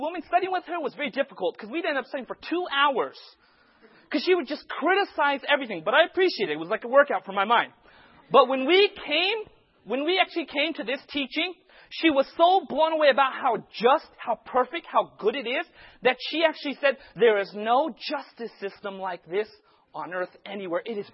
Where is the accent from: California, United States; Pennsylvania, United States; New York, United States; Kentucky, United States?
California, United States; Modesto; Well, I'm from Modesto, right?